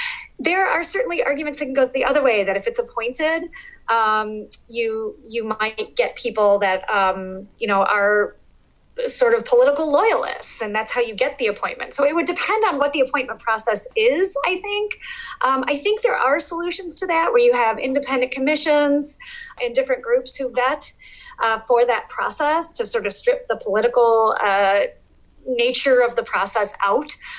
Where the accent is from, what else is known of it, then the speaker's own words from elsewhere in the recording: Michigan, United States; So I'm from West Michigan. A lot of people are Dutch.